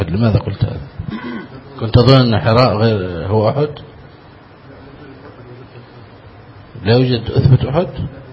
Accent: Egypt; كما يفعل الناس هنا في بلدنا مصر

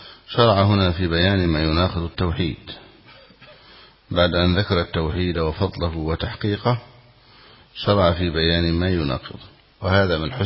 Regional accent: Egypt; ممن كان يدرس كتب الحديث في أحد المدن في بلادنا مصر

